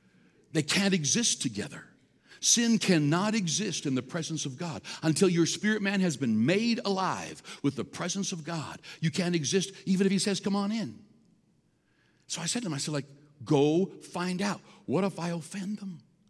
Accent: Canada; I have no problem being proud of the fact I'm Canadian

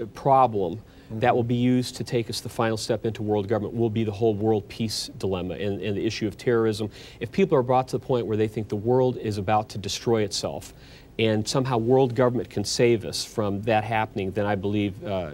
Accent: United States; Well, obviously, I'm an American here in the United States.

